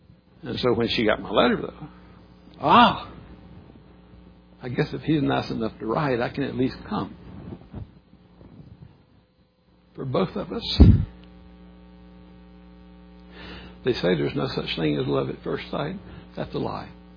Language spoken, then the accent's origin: English; Louisiana, United States; also born or lived in Texas; You know, I'm this hillbilly from Louisiana and West Texas